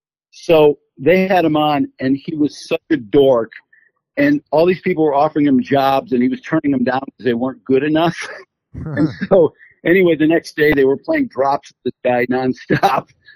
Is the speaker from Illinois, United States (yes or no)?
yes; Chicago, Illinois, United States; And I grew up in Chicago, too